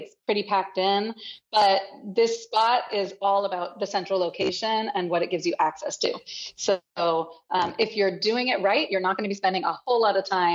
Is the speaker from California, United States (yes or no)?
yes; San Francisco, California, United States; also born or lived in Marin; I grew up in San Francisco and Marin.